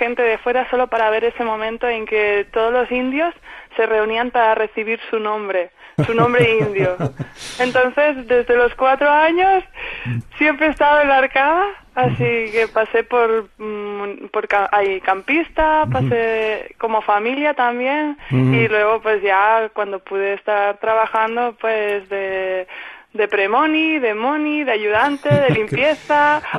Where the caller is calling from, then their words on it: Blanes, Catalonia, Spain; Pues yo llamo de Blanes, de la Costa Brava.